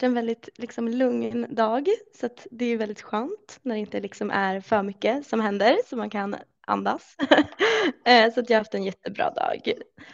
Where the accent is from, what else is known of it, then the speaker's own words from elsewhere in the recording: Uppsala, Uppsala County, Sweden; jag är ju 26 år gammal, kanske man vill veta. Och jag växte upp i Uppsala, eller lite utanför Uppsala, ute på landet, med min familj.